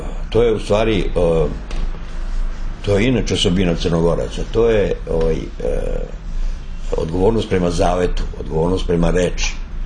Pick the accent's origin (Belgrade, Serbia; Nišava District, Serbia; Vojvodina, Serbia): Belgrade, Serbia; also born or lived in Montenegro; ja sam samo rođen u Crnoj Gori i kao dete sam doveden u Beograd. Ja sam čitav život proveo u Beogradu, ali nikad tu vezu sa Crnom Gorom nisam prekidao.